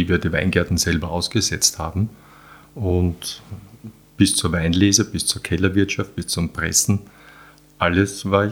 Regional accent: Vienna, Austria; born or raised there

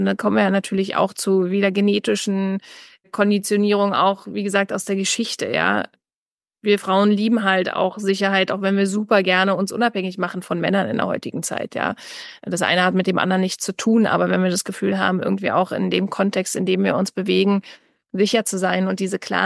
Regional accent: East Germany, Germany; Ich komme aus Ostdeutschland

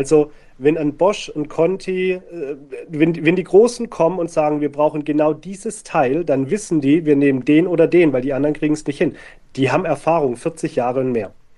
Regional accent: Baden-Württemberg, Germany; Ich komme ursprünglich aus dem Maschinenbau, aus der Stanztechnik. Die ist hier im Schwarzwald, wo ich aufgewachsen bin, einzigartig.

